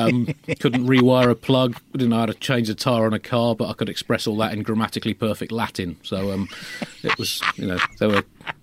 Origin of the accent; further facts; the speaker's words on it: United Kingdom; which is as a Brit growing up in the late 20th century was probably quite a useful thing to have.